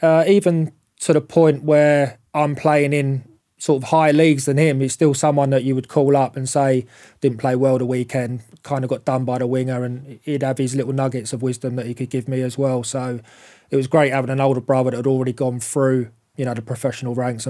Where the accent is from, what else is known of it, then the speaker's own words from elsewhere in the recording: Harlow, East of England, United Kingdom; And I'm from Harlow Town and they're from, like, Enfield and Tottenham and the surrounding area.